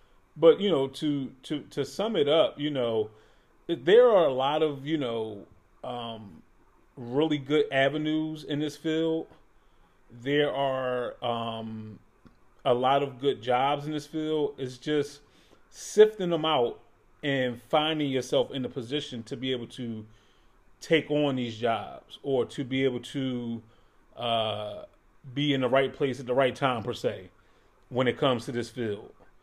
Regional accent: Philadelphia, Pennsylvania, United States; I'm from Philly.

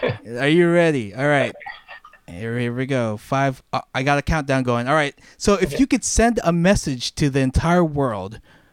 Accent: California, United States; I mean, growing up in California, it's like or dude. Dude and like.

